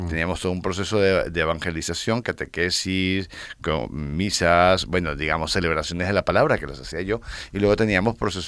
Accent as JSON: {"language": "Spanish", "country": "Venezuela", "moved": "as an adult", "lives_now": "Spain", "said": "Y tuvimos que salir de Venezuela, digo tuvimos porque nos vinimos dos, por la persecución política y la violencia en el entorno, nos vinimos dos a España"}